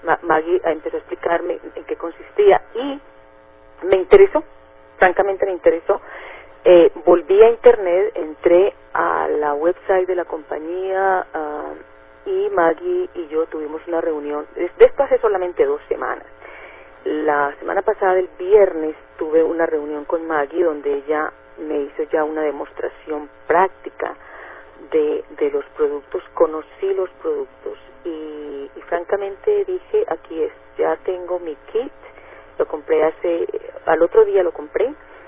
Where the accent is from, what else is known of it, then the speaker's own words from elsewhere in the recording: Colombia; moved away as an adult; now in Canada; soy colombiana. Con mi familia, mi esposo y mi hijo, emigramos a Canadá como Landed Immigrant en el 2002.